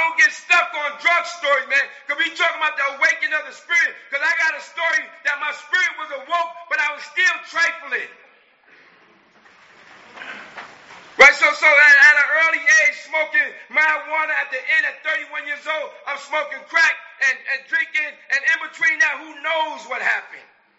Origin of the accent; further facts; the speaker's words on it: Brooklyn, New York, United States; I tell the guy, yo, I want to get out of Brooklyn. I'm really from New York. I said, I want to get out of Brooklyn.